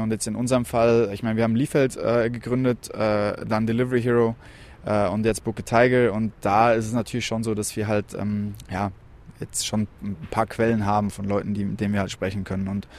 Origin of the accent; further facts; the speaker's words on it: Switzerland; now in Germany; Ich komme aus der Schweiz ursprünglich